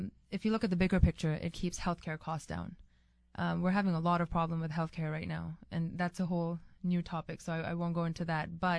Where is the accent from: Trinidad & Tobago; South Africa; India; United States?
India; born there; No, I was born in India.